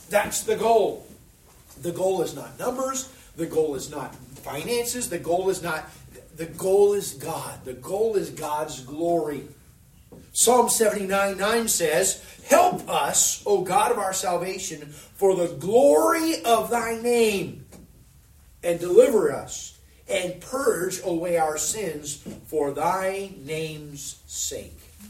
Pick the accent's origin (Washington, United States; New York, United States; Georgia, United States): Washington, United States; Tacoma; I grew up in Seattle, in the Tacoma area, and pastor's wife knows, there it rains a lot.